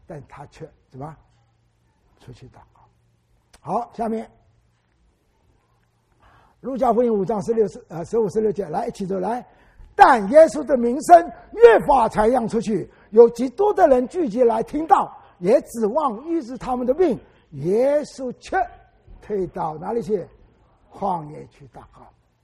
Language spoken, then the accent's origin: Chinese; Wenzhou, Zhejiang, China; 今天温州是东方的耶路撒冷，是我的家乡。